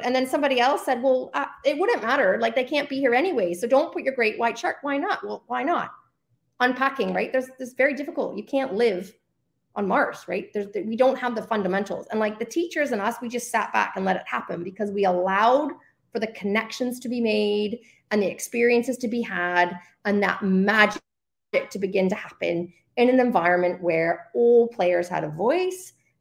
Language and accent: English; Canada; I grew up in Canada, but this happens everywhere.